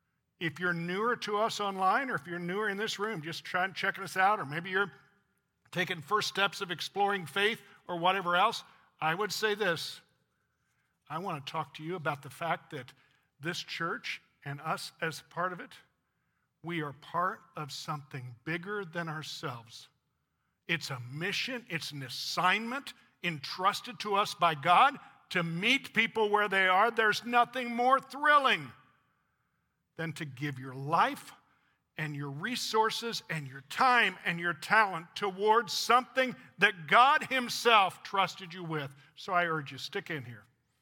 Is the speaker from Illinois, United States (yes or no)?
yes; Illinois, United States; I was born in Illinois, so I'm from Illinois. I was not born here, okay?